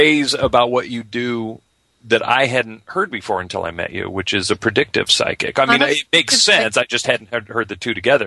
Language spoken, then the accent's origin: English; United States; born there; Mine does, too, and I've been here, you know, all my life. I was born in America, so, yeah.